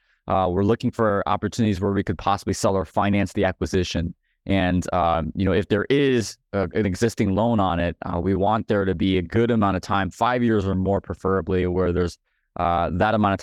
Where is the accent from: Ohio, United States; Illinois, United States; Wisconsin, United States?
Illinois, United States; he's the chairman of the Association of Bankers in my home state here in Illinois.